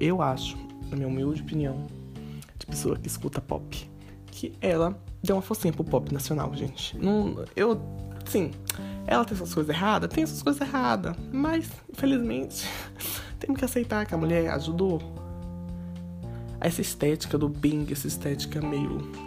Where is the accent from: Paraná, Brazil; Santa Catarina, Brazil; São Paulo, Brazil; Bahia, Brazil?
Bahia, Brazil; eu sou da Bahia.